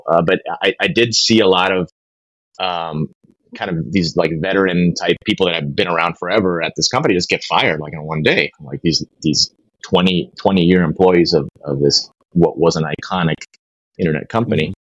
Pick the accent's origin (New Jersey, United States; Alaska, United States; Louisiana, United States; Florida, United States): Florida, United States; Miami; I grew up in Miami, Florida, Cuban household. So my parents were both born in Havana, Cuba, in 1960, early 1960s.